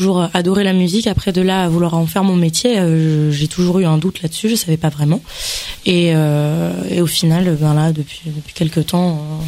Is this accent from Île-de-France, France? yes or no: yes; Fresnes, Île-de-France, France; Moi, je viens de Fresnes, dans le Val-de-Marne.